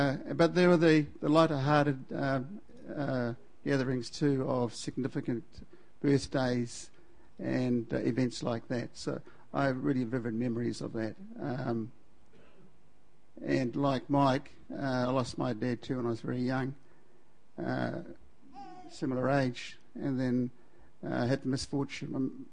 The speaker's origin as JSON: {"language": "English", "town": "Tauranga", "region": "Bay of Plenty", "country": "New Zealand", "said": "I'm from Tauranga, the Ngāti Ranganui tribe. The sub-tribe that I'm from is Piri Rākau."}